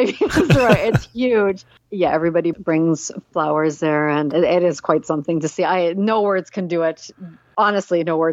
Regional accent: Vancouver, British Columbia, Canada; I come from Vancouver, so we have, it's been raining here since September constantly.

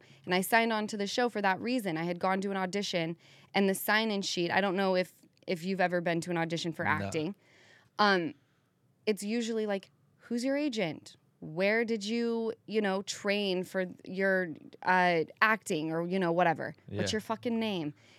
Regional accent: Utah, United States

